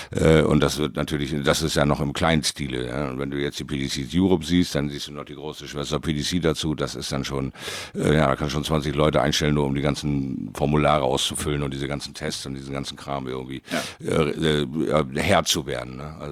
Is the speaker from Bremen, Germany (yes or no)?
yes; Bremerhaven, Bremen, Germany; in meiner Heimatstadt Bremerhaven